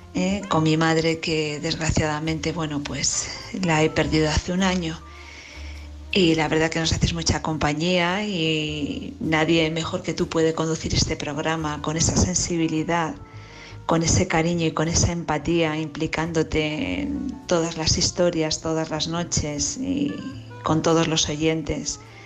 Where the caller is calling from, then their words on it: Madrid, Community of Madrid, Spain; de Madrid.